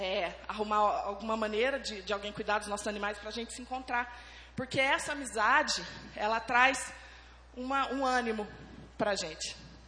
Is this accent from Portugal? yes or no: no; Pouso Alegre, Minas Gerais, Brazil; Aqui tem universidade, mas em Pouso Alegre, de onde eu venho, nós temos dificuldade.